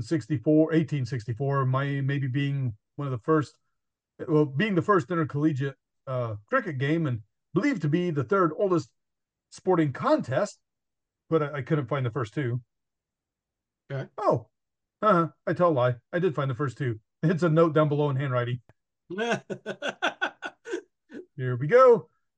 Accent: Clinton, Indiana, United States; Jody and I grew up in the Midwest and near Clinton, Indiana with the Little Italy Festival.

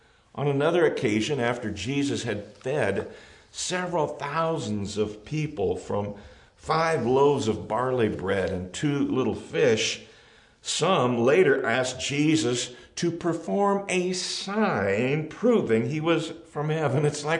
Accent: Nebraska, United States; And while we grew up in Northeast Nebraska, our father was originally from Oklahoma.

